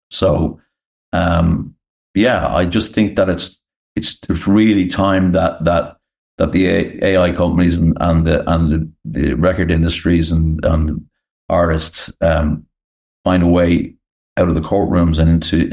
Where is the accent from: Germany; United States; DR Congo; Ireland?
Ireland; I'm Irish, so let's say